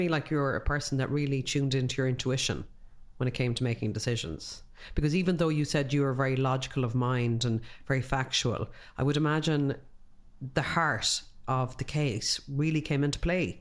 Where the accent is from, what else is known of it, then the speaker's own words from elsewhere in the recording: Ireland; And I think as Irish people, there is, I know this is something I've had discussions with people about, the frustration about the legal system here